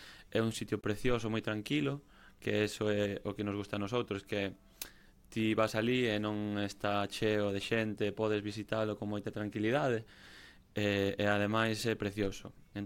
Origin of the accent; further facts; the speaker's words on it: Meirás, Galicia, Spain; eu sempre digo que somos moi de Meirás, gústanos moita festa, como calquera bo galego.